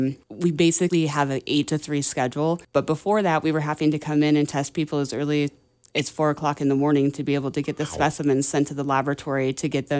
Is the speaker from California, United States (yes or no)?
no; Montana, United States; So I was born and raised in Montana, and I've lived in the Flathead for most of my life.